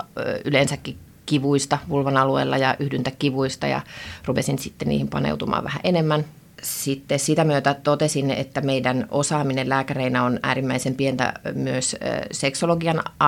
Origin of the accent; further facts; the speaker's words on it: Helsinki, Uusimaa, Finland; also born or lived in Germany; tosiaan ja oon helsinkiläinen ja opiskellut aikanaan Saksassa pitkään ja lääkäriksi ja muutenkin asunut sitten muualla maailmalla ja sitten muuttanut Suomeen